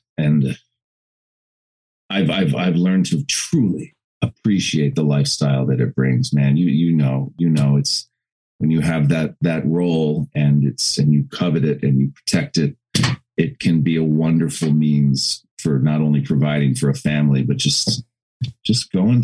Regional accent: Harrisburg, Pennsylvania, United States; Well, I grew up in Harrisburg, Pennsylvania. So Hershey is like 15 minutes away from Harrisburg.

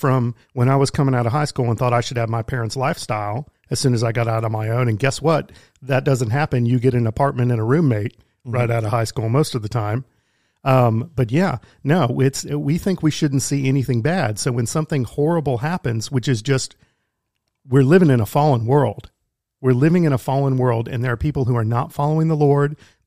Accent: Garland, Texas, United States; I grew up in the Garland area. I was in the Richardson Independent School District.

